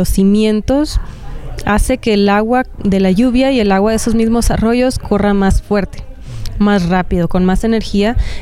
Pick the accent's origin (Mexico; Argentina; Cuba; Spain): Mexico; Sonora; Soy bióloga, soy de Sonora, México, y trabajo en la zona fronteriza de entre México y Estados Unidos.